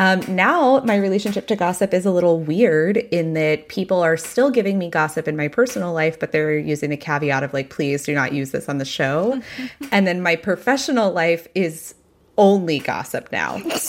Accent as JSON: {"language": "English", "region": "Texas", "country": "United States", "tie": "born or raised there", "said": "My relationship to gossip is that I grew up very evangelical in Texas."}